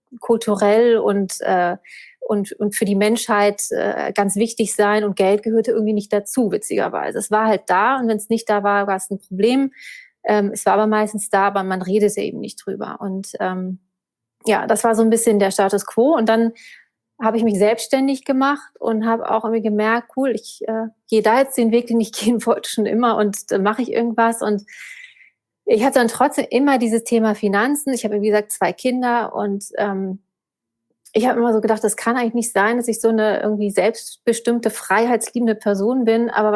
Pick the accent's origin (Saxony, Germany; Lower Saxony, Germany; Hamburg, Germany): Hamburg, Germany; Also ich komme aus Hamburg, bin gerade 44 Jahre alt geworden